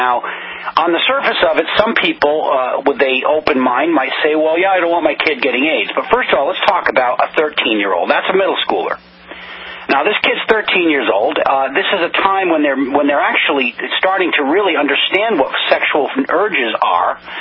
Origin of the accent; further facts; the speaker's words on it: Massachusetts, United States; you want to hear this in Massachusetts, which is my home state, Tex.